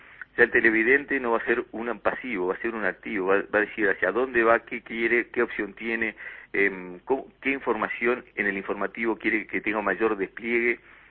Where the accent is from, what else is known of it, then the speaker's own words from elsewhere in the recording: Uruguay; como uruguayos